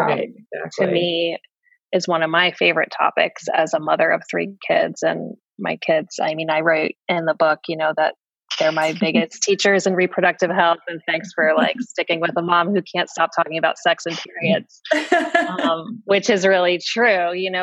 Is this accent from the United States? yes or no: yes; New Jersey, United States; now in Texas, United States; I grew up in New Jersey. I now live in Texas.